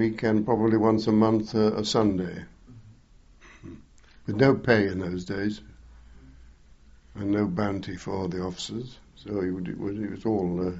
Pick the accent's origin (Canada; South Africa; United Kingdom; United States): United Kingdom; Argoed, Wales; born there; I was born in Argoid, just a little valley village up the road here, August the 1st, 1914.